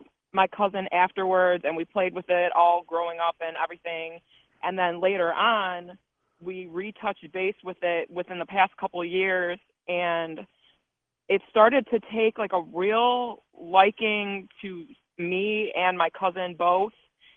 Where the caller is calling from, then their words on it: Cleveland, Ohio, United States; from Cleveland. This is actually my first time calling